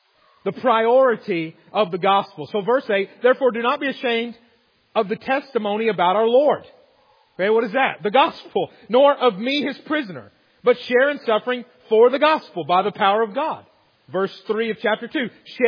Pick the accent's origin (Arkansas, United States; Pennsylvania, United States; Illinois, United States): Arkansas, United States; And I'm from Arkansas.